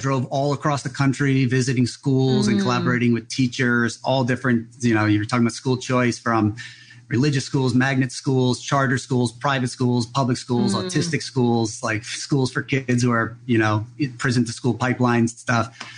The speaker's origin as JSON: {"language": "English", "region": "New Jersey", "country": "United States", "tie": "born or raised there", "lives_now": "Hawaii, United States", "said": "I grew up in New Jersey."}